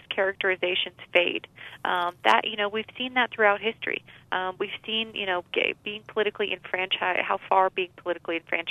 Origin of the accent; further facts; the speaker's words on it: United States; makes me a little uncomfortable as an American